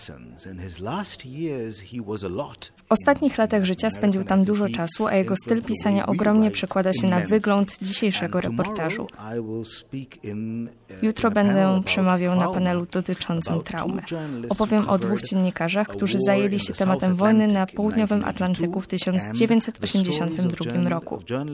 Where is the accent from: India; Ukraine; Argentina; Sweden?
Argentina; jestem z Argentyny.